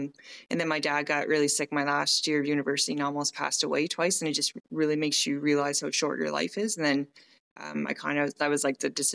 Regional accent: Westville, Nova Scotia, Canada; also born or lived in Cape Breton; So I grew up in a very small town on the east side of Nova Scotia called Westville, Nova Scotia. I was originally born in Cape Breton. And then when I was about three, my parents moved to Westville.

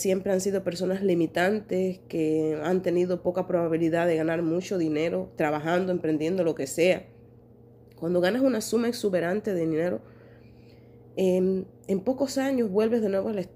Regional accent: Cuba; now in Netherlands; Yo que soy cubana, vengo de Cuba. Gracias a Dios, desde que empecé con el desarrollo personal, cuando me fui a vivir a Holanda, llevo muchos años trabajando en mí.

